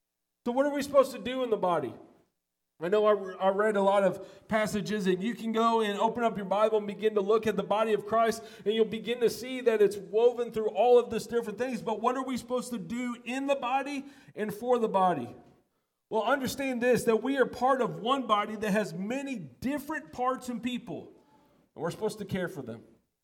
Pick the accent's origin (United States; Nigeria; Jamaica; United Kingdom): United States; Missouri; I'm from Missouri. You need to show me and show up.